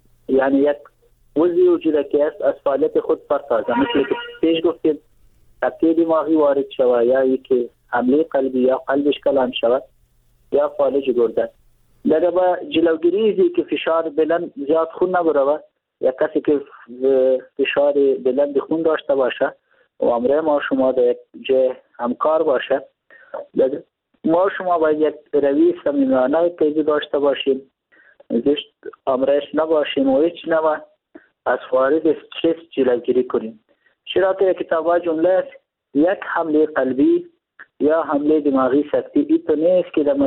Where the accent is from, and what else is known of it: Afghanistan